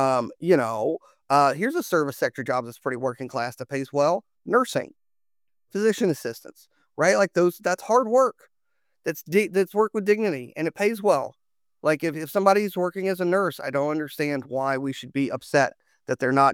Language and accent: English; Alabama, United States; So like I grew up in Alabama. My dad worked in one of these steel plants in Birmingham